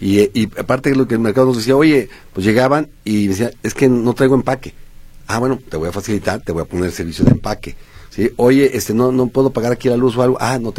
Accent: Mexico; de por sí somos flojitos los mexicanos

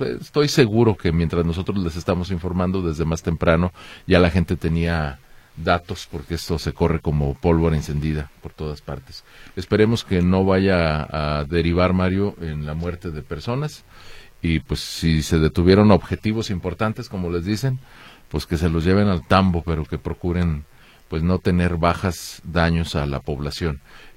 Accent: Mexico; como ciudadano mexicano

